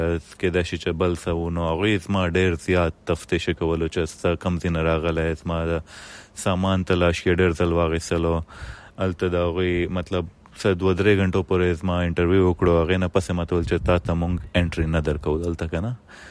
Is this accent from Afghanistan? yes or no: no; Pakistan; زه پښتون یم، زه له پاکستان نه یم،